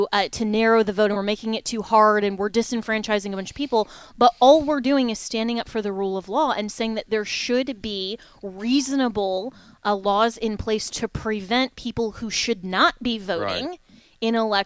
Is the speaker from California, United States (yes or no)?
no; Colorado, United States; now in Florida, United States; I mean, I moved to the state of Florida. I'm a resident here. I can vote here in the state of Florida, but I can't vote now back in my home state of Colorado.